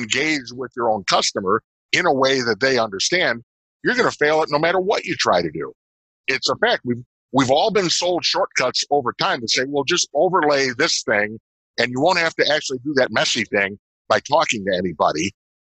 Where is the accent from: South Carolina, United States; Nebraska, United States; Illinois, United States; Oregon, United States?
Illinois, United States; Chicago; And another thing, I'm from Chicago.